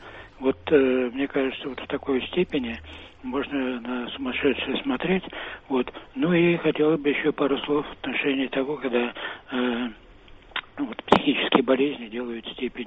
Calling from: Moscow, Russia; я из Москвы, но да. Я не из сказки.

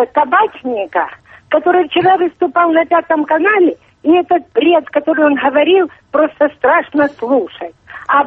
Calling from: Germany; из Немеччины.

